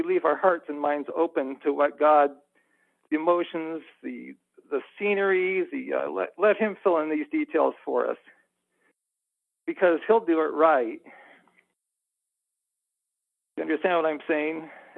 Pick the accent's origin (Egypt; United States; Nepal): Nepal; also born or lived in India; I grew up in Nepal and India.